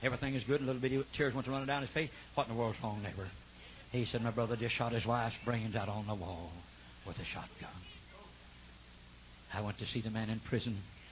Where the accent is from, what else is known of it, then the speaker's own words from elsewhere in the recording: United States; I just well get political since I'm an American.